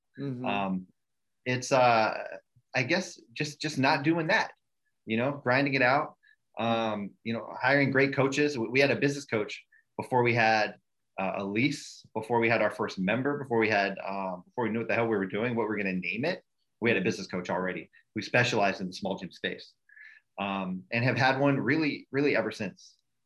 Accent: Colorado Springs, Colorado, United States; settled in Colorado, where kind of grew up there from middle school on. And, once I grew up in Colorado Springs, and once I was old enough to pay my own bills, moved to Denver

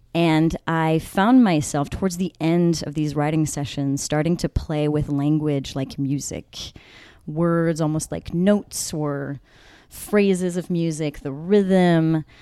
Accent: France; So I grew up in France, and poetry has a big part in French culture.

